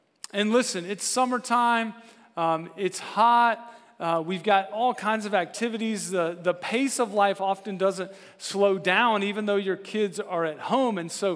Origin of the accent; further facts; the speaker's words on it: Boerne, Texas, United States; I'm from Bernie. I'm down in the hill country, all right?